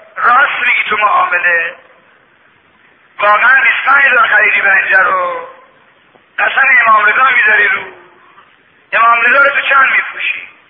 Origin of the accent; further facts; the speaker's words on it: Mashhad, Razavi Khorasan, Iran; یعنی دونه تو بازار مشهد، من بچه مشهدم، بچه اینجا،